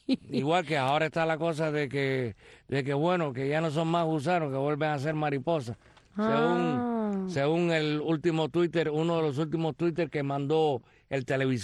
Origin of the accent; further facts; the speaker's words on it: Caibarién, Villa Clara, Cuba; also born or lived in Havana; Yo me crié, yo nací en Caibarín